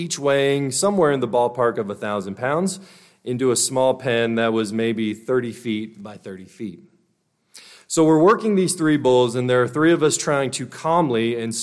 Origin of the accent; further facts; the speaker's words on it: Port St. Lucie, Florida, United States; I grew up in Florida, a small town called Port St. Lucie, and we had a great childhood.